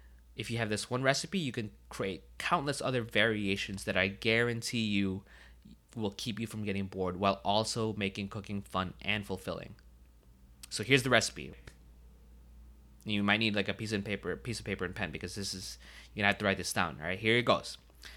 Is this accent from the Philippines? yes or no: yes; Philippines; I think as a Filipino, vinegar is like a key component to our cuisine.